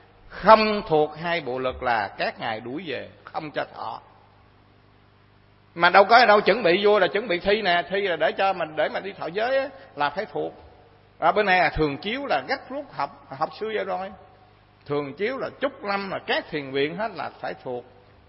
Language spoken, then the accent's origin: Vietnamese; Ninh Thuận, Vietnam; Đi thi lên đây là từ ở quê tôi ở Ninh Thuận phải vào trong thành phố để thi